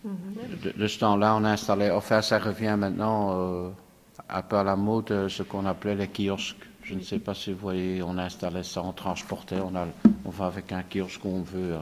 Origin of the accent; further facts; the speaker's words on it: Molenbeek, Brussels-Capital Region, Belgium; Mais disons que je suis né à Molenbeek et oui. J'ai toujours habité Molenbeek, donc, mm-hmm. Avec mes parents, qui également étaient des Molenbeekois